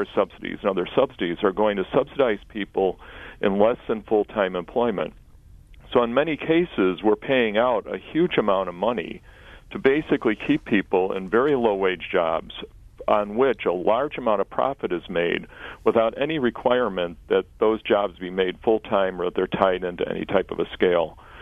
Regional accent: Chicago, Illinois, United States; because I grew up in Chicago on the South Side, are migrating to Milwaukee for a better life.

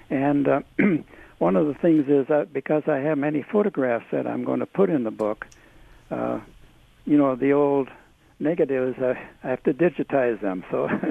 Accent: Clintonville, Wisconsin, United States; My hometown of Clintonville, Wisconsin, is a small town, and everybody knows everybody, and we were welcomed home

